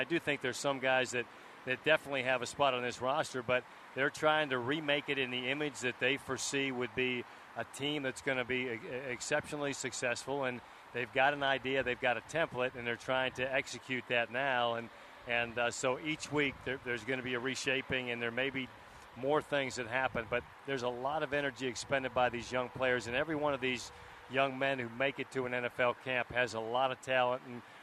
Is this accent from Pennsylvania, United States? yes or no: yes; Pennsylvania, United States; now in Buffalo, United States; Now I'm a native son of – someone asked, where are you from? Where's your hometown? And with all due respect to the Keystone State, I mean, I've been in Buffalo so long, I got to consider